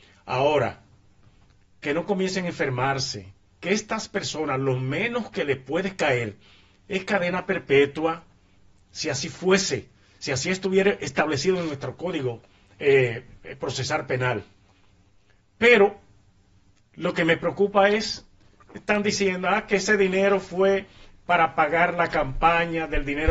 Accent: Dominican Republic; Yo lo digo como dominicano.

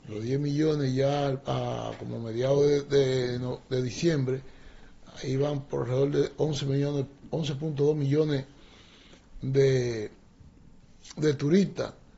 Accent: Jaibón, Valverde, Dominican Republic; Yo soy de Aguajediondo, de Jaibón.

